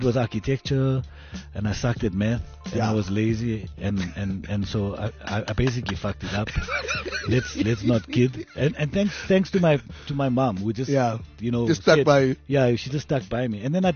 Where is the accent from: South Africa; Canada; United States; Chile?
South Africa; Polokwane, Limpopo; growing up in Polokwane, in the school that I was in, it was exactly what you